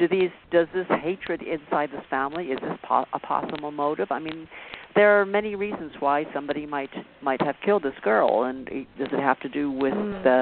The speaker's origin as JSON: {"language": "English", "town": "San Diego", "region": "California", "country": "United States", "tie": "born or raised there", "said": "And it has to do with something that was in my hometown. I grew up in San Diego."}